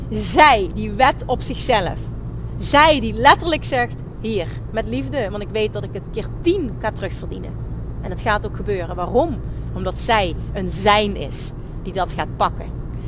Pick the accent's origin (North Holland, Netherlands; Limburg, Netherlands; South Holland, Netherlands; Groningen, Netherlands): Limburg, Netherlands; accent: Limburg; Oh, ik weet het, komt er heel lelijk uit op mijn Limmers accent.